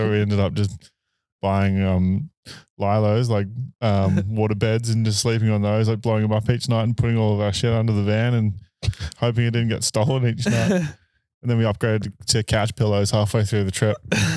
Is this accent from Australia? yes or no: yes; Australia; moved away as an adult; now in Queenstown, New Zealand; growing up in Australia, all it is racing, really. Like, it's only just sort of now starting to become not. I haven't been back to, like, lived in Australia for probably 7 years now. I live in Queenstown.